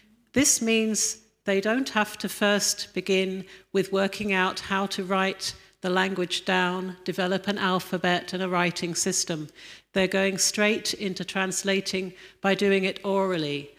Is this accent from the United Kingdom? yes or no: yes; Staines, South East England, United Kingdom; now in Uganda; I'm originally from Staines in Middlesex or Surrey, and I've been living in Uganda for 20 years today.